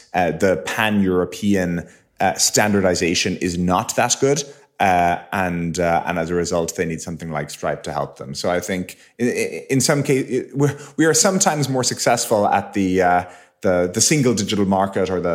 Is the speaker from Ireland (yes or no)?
yes; Ireland; we grew up in Ireland. We have some more of the European perspective